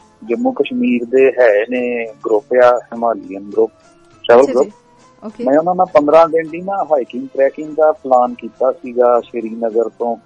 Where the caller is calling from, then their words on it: Toronto, Ontario, Canada; Toronto ਤੋਂ।